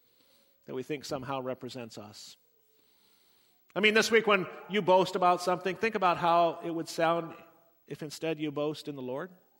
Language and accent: English; United States; born there; That is the fact that I'm an American, born here through no action of my own, being not responsible in the least for my country of origin.